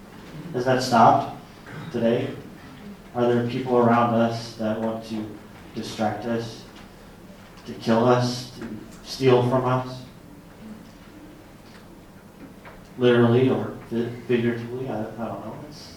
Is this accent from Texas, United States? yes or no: yes; Texas, United States; accent: Southern; Because Jesus, that's my Southern again. I'm sorry. Jesus. Growing up in Texas, we went to a Baptist.